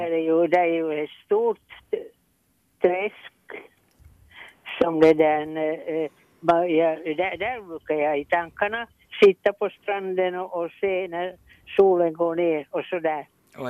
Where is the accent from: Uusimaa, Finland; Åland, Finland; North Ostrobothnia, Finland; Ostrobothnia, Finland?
Uusimaa, Finland; Espoo; born there; No, jag är född på Pentara i Esbo.